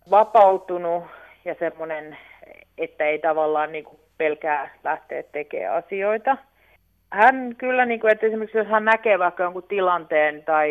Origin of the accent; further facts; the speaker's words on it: Viiala, Pirkanmaa, Finland; Tosiaan me ollaan Viilasta kotoisin